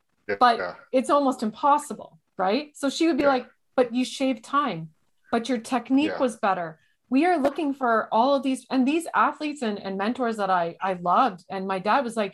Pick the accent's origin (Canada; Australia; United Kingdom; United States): United Kingdom; London; They're like, so where are you from? And I'm like, London.